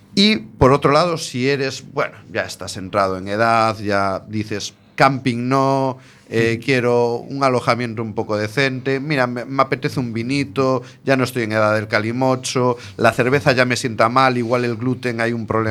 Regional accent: Galicia, Spain; pero que como gallego tengas la oportunidad de, moviéndote solo unos kilómetros, ver a … me parece impresionante.

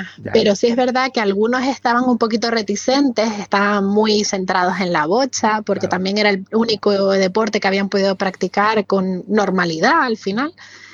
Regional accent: Tenerife, Canary Islands, Spain; yo soy de Tenerife

